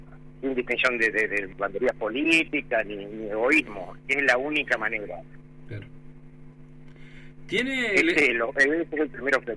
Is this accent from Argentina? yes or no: yes; Alto Río Senguer, Chubut, Argentina; trabajé en la municipalidad de Alto Río Cenguer también. Cuando tenía 17 años, renuncié a la municipalidad y me vine a vivir a Comodoro para hacer mi estudio secundario.